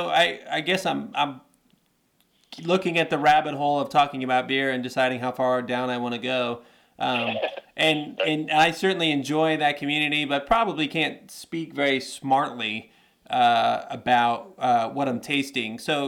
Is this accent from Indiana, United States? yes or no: yes; Indiana, United States; You know, I've been teaching in New York. I'm from Indiana. I'm getting ready to move to Indiana.